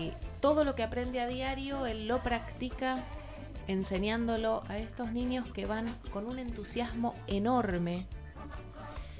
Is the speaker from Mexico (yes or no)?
no; Argentina; a mí me llenó de orgullo como argentina, porque nosotros los argentinos tenemos de qué enorgullecernos